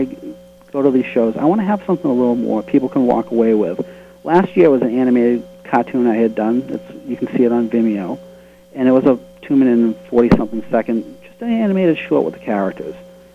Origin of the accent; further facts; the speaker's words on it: Boston, Massachusetts, United States; accent: Boston; I have, my accent's the Boston accent, which was, I try to hide it as much as I could